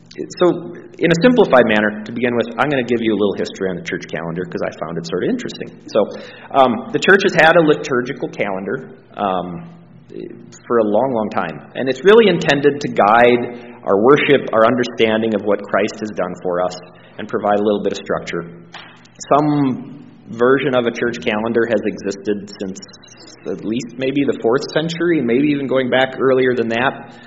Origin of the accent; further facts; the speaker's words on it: Fergus Falls, Minnesota, United States; I grew up in Fergus Falls and went to church there.